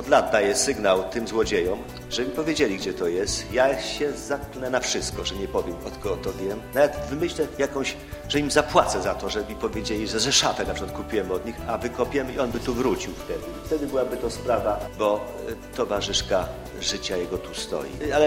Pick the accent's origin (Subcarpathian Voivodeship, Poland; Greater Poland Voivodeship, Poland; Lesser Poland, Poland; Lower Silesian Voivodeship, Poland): Lower Silesian Voivodeship, Poland; Strzegom; Ja jestem z urodzenia Dolnoślązak, ze Strzegomia jestem. Tam właściwie nie było większej wsi, gdzie nie było pałacu, zamku.